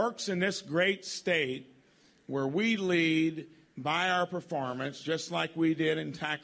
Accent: Indiana, United States; I thank my lucky stars that I was born in this state and in my hometown

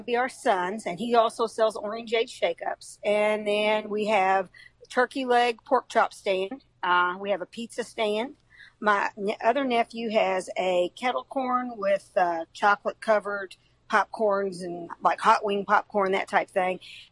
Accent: Corydon, Indiana, United States; We're from Corydon, Indiana.

